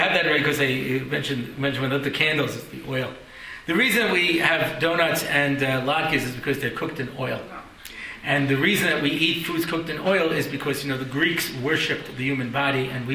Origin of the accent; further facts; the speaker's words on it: United States; I grew up in America, it was latkes. We always had latkes, you know.